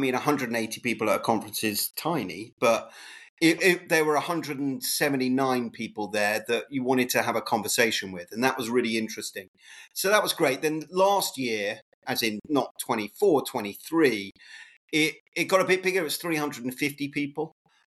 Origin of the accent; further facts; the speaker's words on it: England, United Kingdom; And because we're English, it works out to be 4.5 days, because you do a day either side.